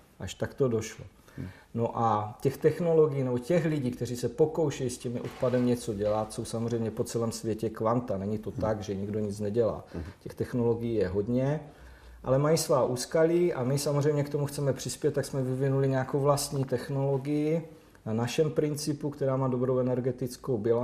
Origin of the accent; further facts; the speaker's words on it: Moravian-Silesian Region, Czechia; speciálně já jsem z Ostravska